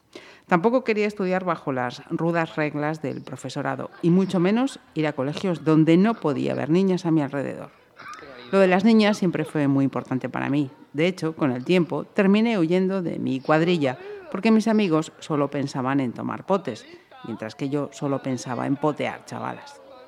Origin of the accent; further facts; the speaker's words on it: Barakaldo, Basque Country, Spain; De pequeño me sentía un poeta en mi pueblo. Nací en Baracaldo, en casa de mis padres, en casa de obrero, de familia humilde, trabajadora y bien sufrida, asistido por una matrona.